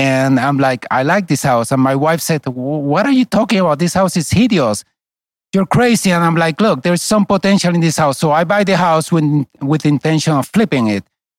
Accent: Puerto Rico; English is a second language; moved away; I grew up in Puerto Rico. When I came to this country, I could hardly speak English.

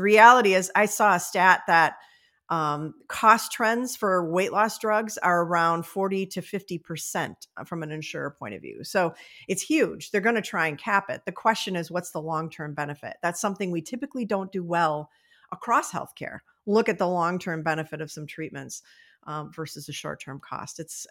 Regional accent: Missouri, United States; I'm from Missouri. Show me.

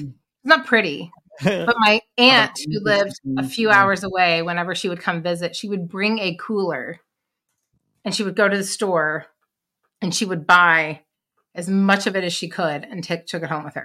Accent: Louisville, Kentucky, United States; So growing up in Louisville, there's in Kentucky

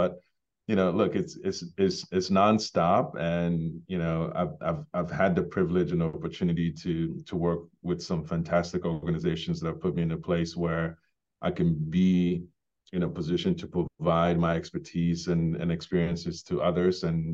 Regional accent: Ghana; now in United States; so I was born in Ghana, grew up in Ghana before immigrating to the US.

